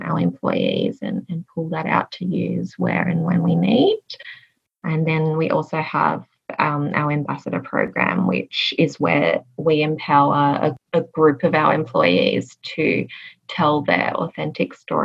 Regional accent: Sydney, New South Wales, Australia; also born or lived in Adelaide / Brisbane / Gold Coast; I'm Australian. I call Sydney home, but I've also lived in Adelaide, Brisbane, and the sunny Gold Coast.

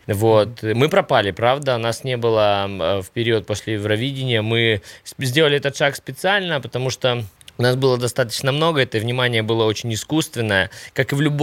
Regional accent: Poltava, Poltava Oblast, Ukraine; Если вы приехали в Украину и прокатились по моему родному городу в Полтаве

